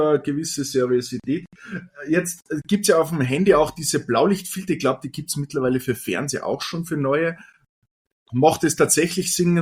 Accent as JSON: {"language": "German", "country": "Austria", "said": "ich habe jetzt aktuell im Standard einen Beitrag bei uns in Österreich gesehen"}